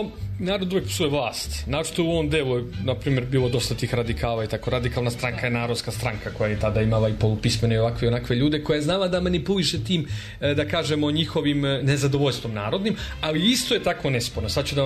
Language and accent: Serbian; Ivanovci, Kolubara District, Serbia; Ako u mom selu, odakle sam ja poreklom ne rođen, ja sam Ivanovčanin, a odakle je moj otac